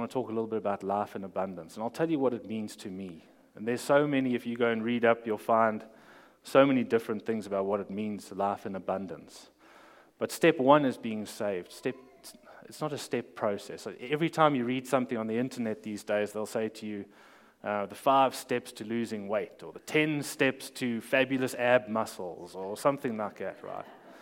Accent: South Africa; now in Spring Creek, United States; exactly what I'm doing as a South African here in Spring Creek, Nevada

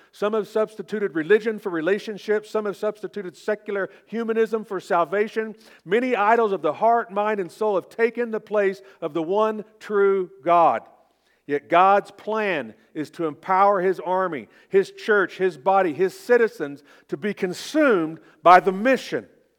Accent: Oklahoma, United States; So I'm from Oklahoma, I keep it easy.

